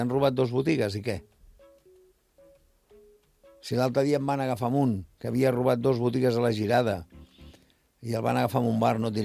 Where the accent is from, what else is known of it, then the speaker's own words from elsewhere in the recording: Barcelona, Catalonia, Spain; jo soc de Barcelona